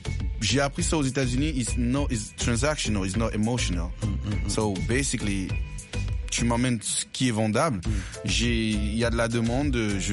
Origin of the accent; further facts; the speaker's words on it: Cameroon; now in France; je suis parti du Cameroun par le désert. Je suis arrivé en France.